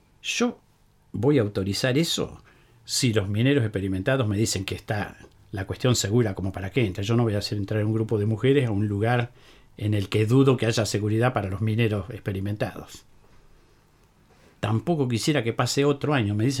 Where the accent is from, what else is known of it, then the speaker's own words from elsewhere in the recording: San Nicolás, Buenos Aires Province, Argentina; Yo soy de San Nicolás, así que la central de San Nicolás la conozco.